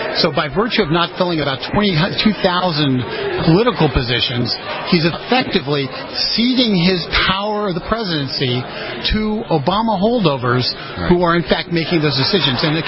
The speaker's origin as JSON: {"language": "English", "town": "Riverside", "region": "California", "country": "United States", "tie": "born or raised there", "also_born_or_lived": "Corona", "said": "I grew up in Riverside, California, and Riverside in Corona."}